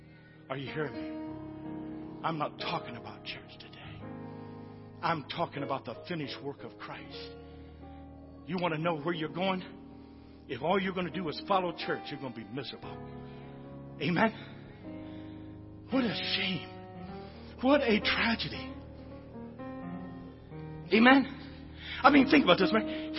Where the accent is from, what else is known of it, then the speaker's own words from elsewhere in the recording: West Virginia, United States; I'm born and bred hillbilly. I'm from West Virginia.